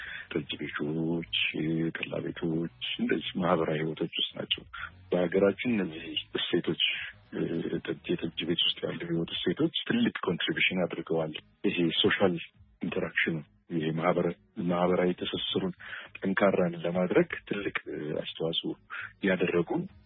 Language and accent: Amharic; Addis Ababa, Ethiopia; ከልጅነቴ የነበረውን የማውቀውን እኔ ሰፈሬ ደቡብ ቃ የሚባለው ፊት በር አካባቢ የተወለድኩት ቤተመንግስት ስር